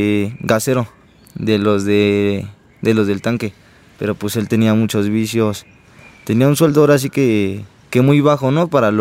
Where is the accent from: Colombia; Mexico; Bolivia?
Mexico; Ciudad Juárez, Chihuahua; yo soy de Ciudad Juárez, Chihuahua. Crecí con mis padres, mis dos hermanas mayores y mi hermano menor. Pues nosotros nos trasladamos de un lado a otro por los oficios de mi papá